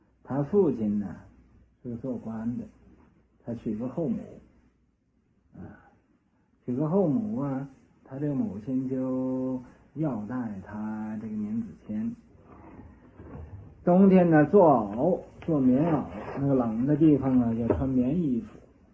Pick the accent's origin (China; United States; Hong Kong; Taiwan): United States; 我们美国人家是单发子